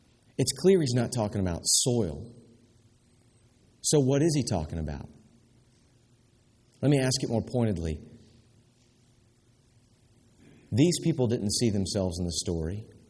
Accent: the South, United States; I grew up in the South, y'all, but I still wonder if the South isn't the walked over district.

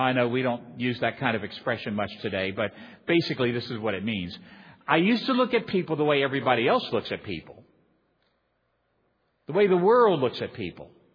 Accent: Florida, United States; Okay, now, I'm a Southerner, so I know what it's like in Texas. I'm from the free state of Florida.

